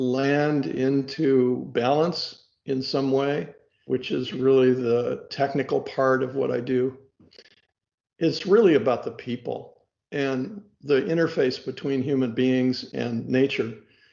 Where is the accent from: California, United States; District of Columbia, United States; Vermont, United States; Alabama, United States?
California, United States; San Francisco; I think my story with regard to horticulture starts in my childhood when I grew up in San Francisco, and I was living mostly virtually across the street from Golden Gate Park